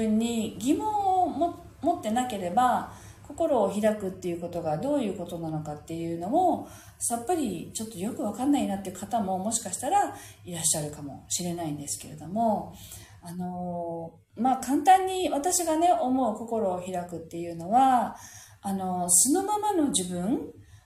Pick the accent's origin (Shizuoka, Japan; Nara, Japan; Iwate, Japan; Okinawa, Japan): Okinawa, Japan; 私たちは沖縄県民だから、そういうことを、よく聞いたことがあって